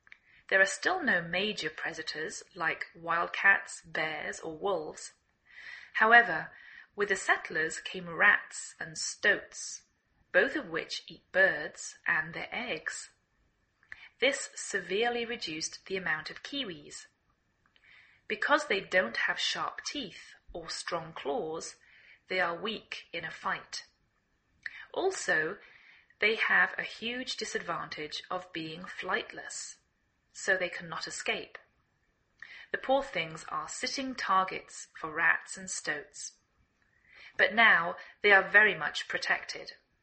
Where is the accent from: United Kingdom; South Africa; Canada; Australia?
United Kingdom; England; now in United States